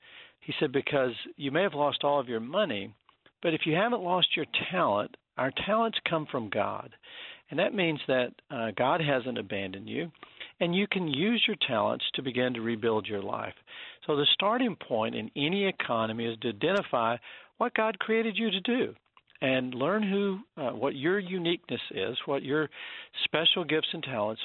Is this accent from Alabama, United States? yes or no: no; Texas, United States; I grew up in Texas, where my father runs an exploration company